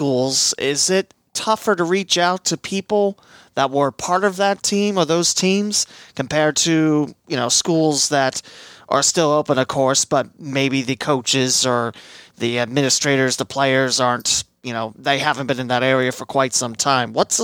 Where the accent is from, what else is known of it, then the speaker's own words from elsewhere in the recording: West Alexandria, Ohio, United States; And, you know, my hometown of West Alexandria has a team there, Twin Valley South, of course.